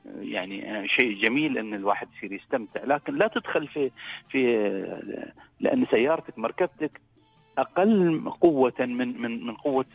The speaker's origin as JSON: {"language": "Arabic", "region": "Dubai", "country": "United Arab Emirates", "said": "والاخوه حقيقه مشكورين في بلدي دبي"}